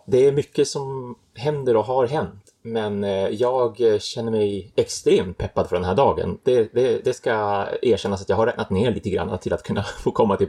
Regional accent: Umeå, Västerbotten County, Sweden; now in Poland; speciellt från Umeå där jag kommer ifrån.

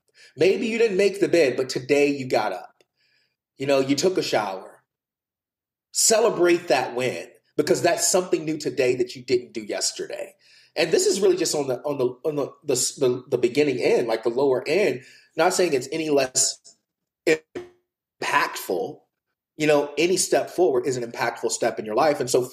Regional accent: Bible Belt, United States; as I said, I grew up in the Bible Belt.

